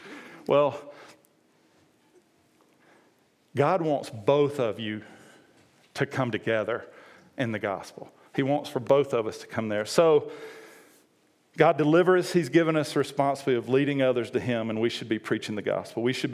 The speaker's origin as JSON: {"language": "English", "region": "Georgia", "country": "United States", "tie": "born or raised there", "said": "And I grew up in Georgia."}